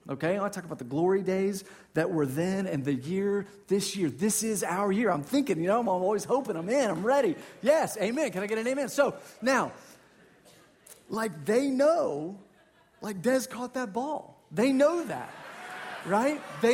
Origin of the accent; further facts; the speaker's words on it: Dallas, Texas, United States; I grew up in Dallas, so I'm a Dallas sports fan.